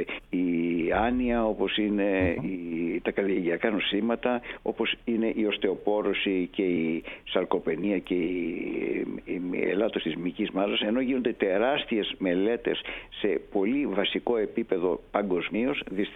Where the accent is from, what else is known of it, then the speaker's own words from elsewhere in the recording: Greece; μας αφορά εμάς σαν Έλληνες